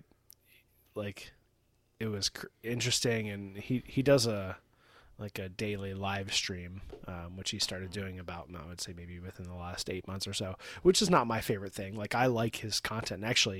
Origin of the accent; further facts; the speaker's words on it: West Coast, United States; Like I'm from the West Coast. So I'm like playing up the West Coast thing, you know?